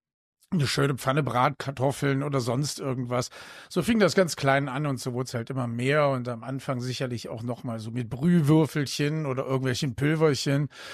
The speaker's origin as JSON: {"language": "German", "town": "Krefeld", "region": "North Rhine-Westphalia", "country": "Germany", "tie": "born or raised there", "said": "Also ich bin in Krefeld aufgewachsen, muss ich dazu sagen."}